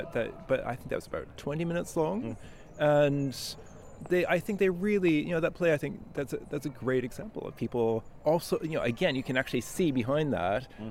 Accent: Canada; I'm from Canada, so I grew up hearing French as well as English.

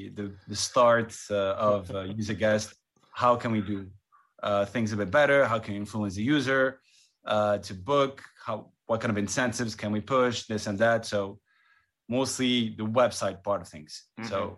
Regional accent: Montreal, Quebec, Canada; now in London, United Kingdom; I grew up in Montreal, moved to London 2008-09

